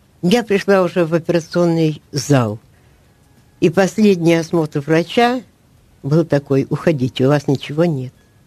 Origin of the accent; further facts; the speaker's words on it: Kyiv, Ukraine; Родилась в Києві, родилась в сім'ї віруючій. І, собственно говоря, з 6 лет, після того, як отримала хрещення, я з 6 лет з Богом.